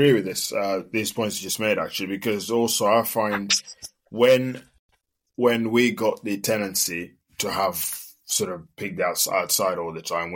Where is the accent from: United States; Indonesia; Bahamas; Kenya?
Kenya; So obviously growing up in Kenya